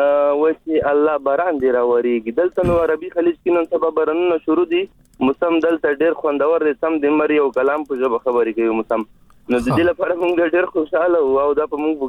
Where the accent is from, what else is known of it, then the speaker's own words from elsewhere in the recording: Khost, Afghanistan; زه د خوست یم خو ډیر وخت می په کوم فاجی ته ستوي دا ټل کې هلته پیدا شوی هم یم